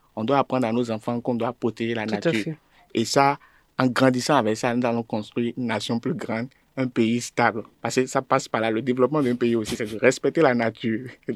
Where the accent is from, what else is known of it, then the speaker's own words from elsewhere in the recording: Benin; Parce que Adam est béninois, je suis béninois